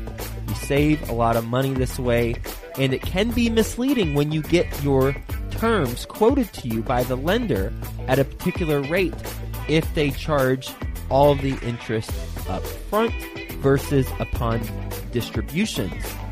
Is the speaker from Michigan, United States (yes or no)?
yes; Flint, Michigan, United States; born there; Yes. I was born in Flint, Michigan.